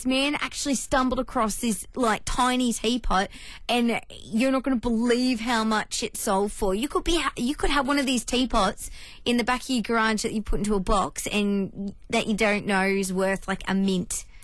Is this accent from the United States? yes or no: no; Sunshine Coast, Queensland, Australia; I'm from the Sunny Coast. It's a beautiful part of the world as well.